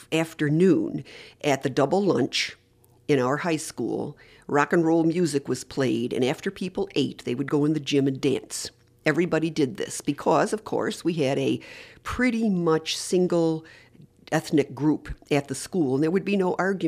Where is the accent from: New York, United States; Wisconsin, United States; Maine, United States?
New York, United States; Salve; also born or lived in Syracuse, New York; I was born in Syracuse, New York, and made my home in Salve, New York, which was a division, actually, of the Salve Process Division of Allied Chemical. It was originally a factory town